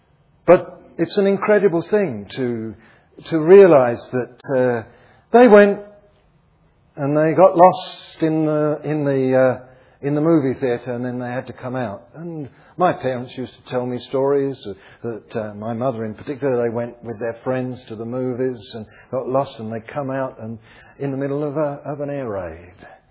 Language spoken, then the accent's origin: English; London, United Kingdom; And of course, I was raised in the East End of London, and on the bomb sites as a boy, I would go out and play.